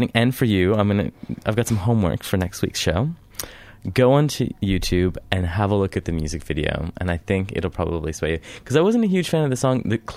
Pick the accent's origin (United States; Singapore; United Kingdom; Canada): Canada; now in Melbourne, Australia; when I came from Canada to work in HIV here in Melbourne